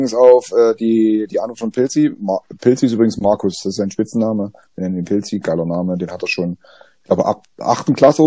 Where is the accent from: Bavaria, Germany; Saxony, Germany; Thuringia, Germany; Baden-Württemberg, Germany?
Saxony, Germany; Leipzig; Leipzig ist meine Heimatstadt. Ich liebe Leipzig nach wie vor. Ich mag Berlin auch, aber Leipzig ist einfach meine Heimatstadt.